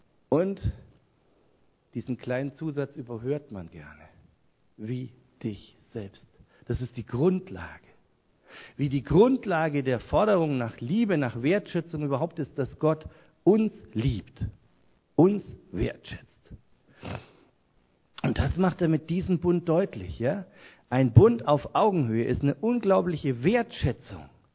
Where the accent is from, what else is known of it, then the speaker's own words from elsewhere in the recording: Bavaria, Germany; Was glaubt ihr, wie schwer es mir als Franke gefallen ist, mich vom Allmächt zu verabschieden, eines der schönsten fränkischen Wörter?